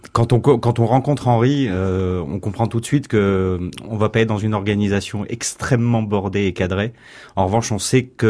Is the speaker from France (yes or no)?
yes; France; je suis français aussi